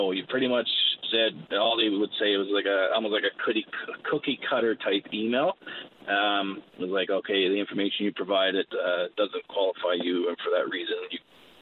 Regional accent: Newfoundland and Labrador, Canada; we are from Newfoundland. I was born and raised there, was recruited from there, and all my family lived back there. So even my son was born there.

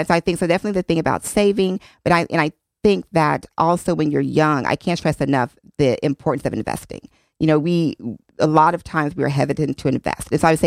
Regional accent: Oklahoma, United States; moved away as an adult; now in Connecticut, United States; I came from Oklahoma. Before coming to Yale, I never had even been to Connecticut before in my life. I was very much like a Oklahoma, born and raised person.

